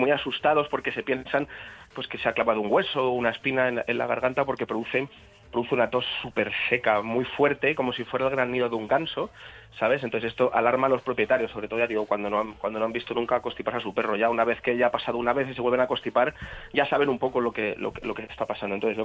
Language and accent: Spanish; Panama; born there; nació en Panamá como yo, la finca donde vivieron su familia está en mi pueblo